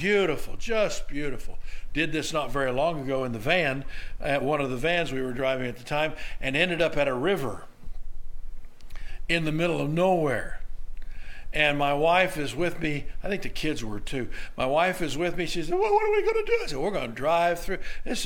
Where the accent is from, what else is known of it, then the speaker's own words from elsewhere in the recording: Oklahoma, United States; I grew up in Oklahoma.